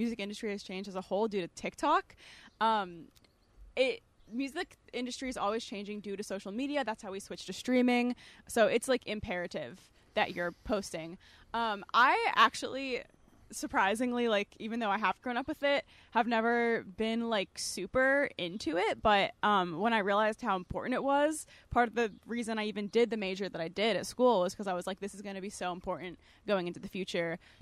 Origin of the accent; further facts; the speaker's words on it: Cleveland, Ohio, United States; because I'm originally from Cleveland